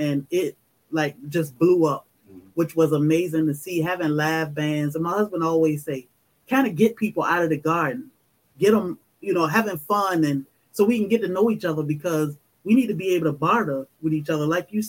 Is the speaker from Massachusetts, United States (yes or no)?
no; Virginia, United States; I'm from Virginia. When I go back home, it's amazing to see this little garden in my mom's yard and a garden in my brother's yard.